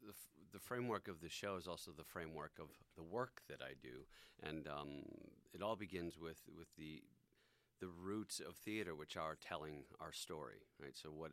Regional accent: La Crosse, Wisconsin, United States; I'm from La Crosse, Wisconsin, just across the state. I grew up in a community that wasn't really big fans of theater.

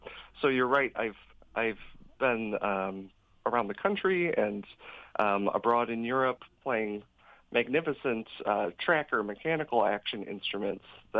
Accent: Kenosha, Wisconsin, United States; Well, I grew up in Kenosha

